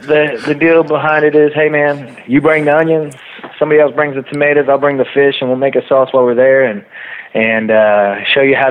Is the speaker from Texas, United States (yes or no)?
yes; Katy, Texas, United States; We grew up together out in Katy.